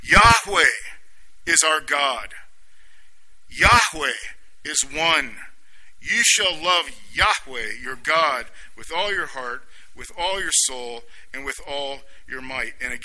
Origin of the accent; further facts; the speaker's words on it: Florida, United States; And I grew up in South Florida near Miami Beach.